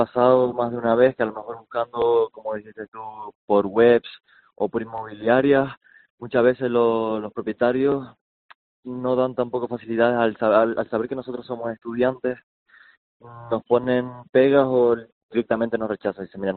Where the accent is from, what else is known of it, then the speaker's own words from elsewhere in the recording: Canary Islands, Spain; now in La Laguna, Spain; No, yo soy del sur de Tenerife.